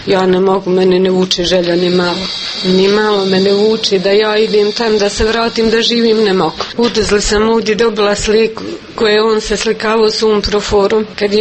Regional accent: Konjević Polje, Republika Srpska, Bosnia & Herzegovina; Rodom sam od Konjević polja u Glogovoj sam bila udata.

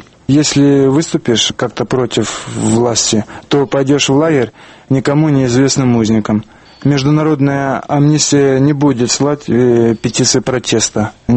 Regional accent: Luhansk, Luhansk Oblast, Ukraine; also born or lived in Norilsk, Russia / Sukhinichi, Russia; now in United States; Я родился в Норильске, это Заполярье, в 47 году. Потом мы переехали в маленький город Сухиничи, это под Калугой. Прожили там около 7 лет. И затем переехали в Ворошиловград, на Донбасс.

